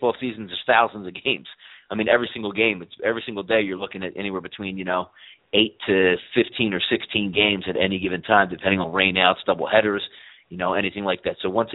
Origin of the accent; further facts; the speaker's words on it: Philadelphia, Pennsylvania, United States; Bands from Philly, I'm from Philly. Let's get busy.